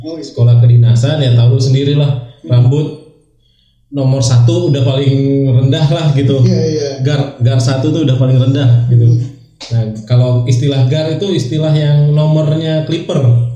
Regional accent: Jambi, Indonesia; moved away as an adult; also born or lived in Yogyakarta; gua dulu dari SD sampai SMA tuh di Jambi tuh suka banget ke pangkas rambut

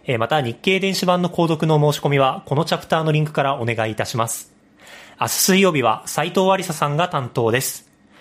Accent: Kyushu, Japan; 僕の地元の九州の方でも結構な被害が出ていました。

